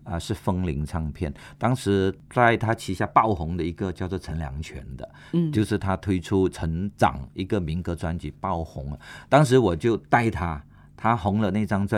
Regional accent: Southern Peninsular Malaysia, Malaysia; 其实我是来自南马啊，南马呢，其实我接触马来西亚的娱乐圈的东西很少。因为我们南马看的都是新加坡的电视，新加坡听的都是新加坡电台

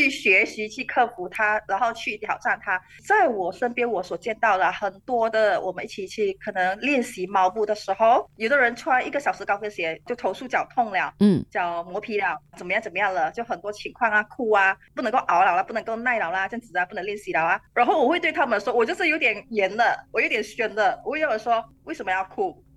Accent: West Malaysia, Malaysia; 是在西部办，然后这么荣幸在我的家乡哦

